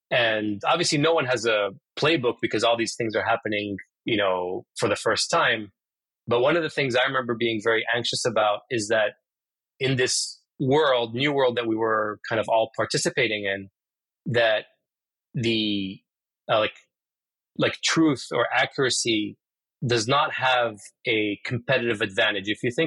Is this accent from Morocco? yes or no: yes; Morocco; being kind of Moroccan and growing up in North Africa